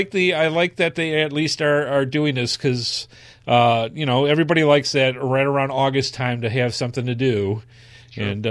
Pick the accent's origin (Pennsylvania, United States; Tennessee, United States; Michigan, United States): Michigan, United States; Detroit; I came from Detroit, man. I had the Lions for football.